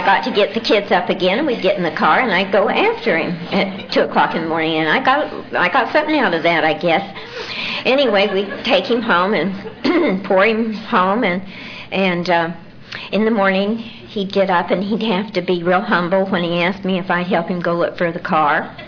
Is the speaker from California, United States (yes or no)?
no; Salt Lake City, Utah, United States; And I grew up in Salt Lake City, Utah